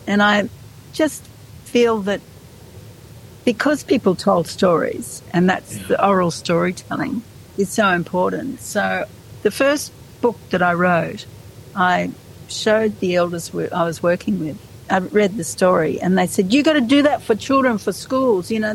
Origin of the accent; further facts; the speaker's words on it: New South Wales, Australia; I grew up in New South Wales